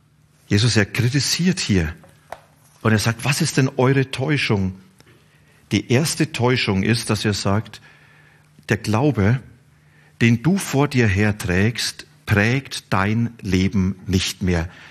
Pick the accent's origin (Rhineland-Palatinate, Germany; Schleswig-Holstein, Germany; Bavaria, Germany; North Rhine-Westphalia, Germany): Bavaria, Germany; Ich komme aus Franken. Und in Franken gibt's ein Wort, das heißt passt schon.